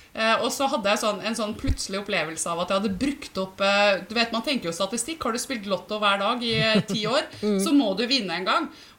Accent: Finnmark, Norway; jeg har vokst opp i Finnmark og har familie i Fredrikstad.

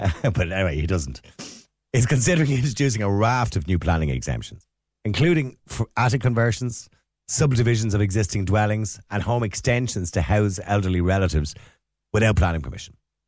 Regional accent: Ireland; When I say English, I'm obviously Irish, but it's an English name.

